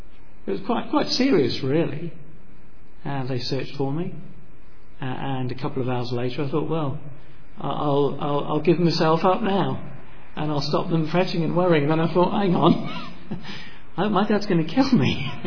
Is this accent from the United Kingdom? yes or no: no; Mombasa County, Kenya; I was born and brought up in Kenya, and we were down on the Kenyan coast. Well, we were in the most idyllic, wonderful house right on the beach, right on the seafront, and just south of the harbour, Mombasa Harbour.